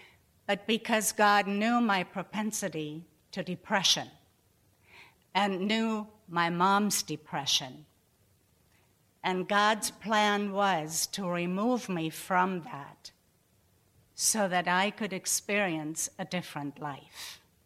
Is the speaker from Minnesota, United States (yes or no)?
no; Colorado, United States; now in Walla Walla, United States; So I came from Colorado. Whatever. To Walla Walla.